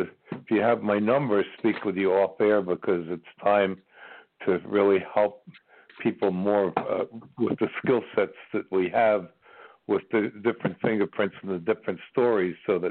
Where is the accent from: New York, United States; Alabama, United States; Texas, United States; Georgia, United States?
New York, United States; now in Virginia, United States; I'm from New York originally, too.